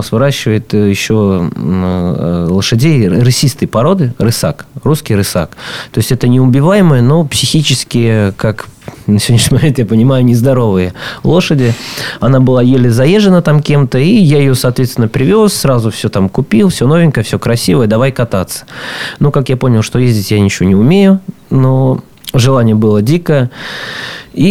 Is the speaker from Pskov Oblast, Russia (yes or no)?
yes; Khilovo, Pskov Oblast, Russia; born there; Родился я в деревне Хилово, это Порховский район, Псковская область, 80 километров от города Пскова.